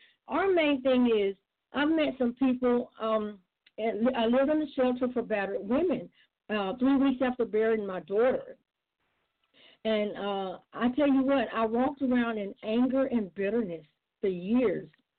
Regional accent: Sylacauga, Alabama, United States; But I come from Philadelphia. I'm from Sylacauga, Alabama, and I've been singing since I was a little girl.

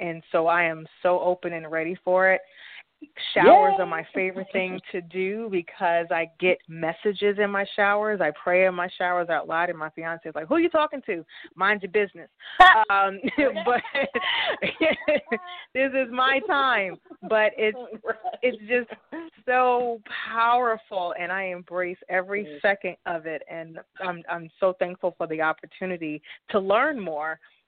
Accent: New York, United States; also born or lived in Florida; now in Georgia, United States; I'm born and raised in New York, then I moved to Florida, still by the water, and now I'm in Georgia

